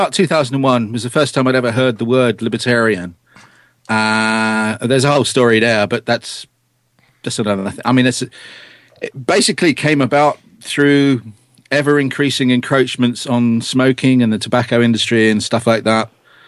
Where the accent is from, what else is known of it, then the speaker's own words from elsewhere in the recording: England, United Kingdom; I'm an English. I don't like British.